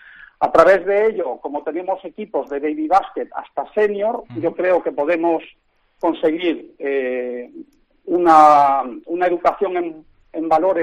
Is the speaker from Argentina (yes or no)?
no; Germany; yo me crié en Alemania, viví allí muchos años